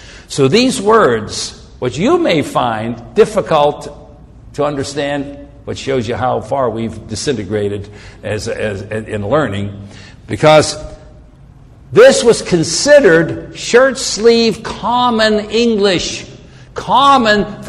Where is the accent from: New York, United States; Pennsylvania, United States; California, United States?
Pennsylvania, United States; traveled to a little town in my home state called Gettysburg.